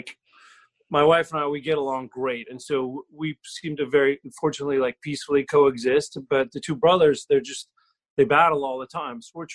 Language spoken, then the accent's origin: English; Los Angeles, California, United States; just in L.A. Is okay, a little place called Mount Washington.